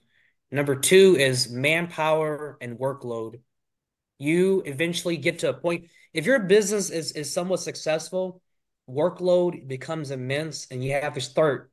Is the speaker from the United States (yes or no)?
yes; Valdese, North Carolina, United States; also born or lived in Sacramento; I was born in Sacramento. We moved to North Carolina in 96. And then I grew up most of my life in Valdez, North Carolina. It's a little small town going towards Morganton and Asheville.